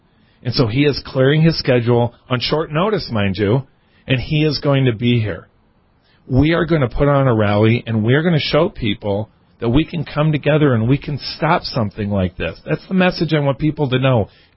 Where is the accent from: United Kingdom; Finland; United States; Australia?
United States; the South; Even though I'm from the South, from here, been listening.